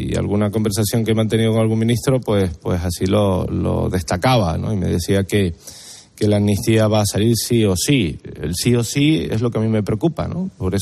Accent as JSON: {"language": "Spanish", "region": "Canary Islands", "country": "Spain", "said": "nuestro régimen económico y fiscal es un derecho que tenemos los canarios"}